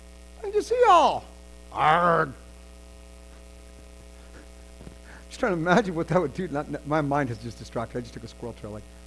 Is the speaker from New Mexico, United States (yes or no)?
yes; New Mexico, United States; now in California, United States; I come from New Mexico. Like, we Breaking Bad, that's what we're famous for, right?